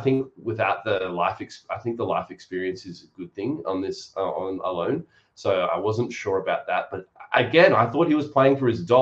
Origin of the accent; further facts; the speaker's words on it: Queensland, Australia; I think he's a Queenslander as well, and I'm like a bit attracted to that as a Queenslander.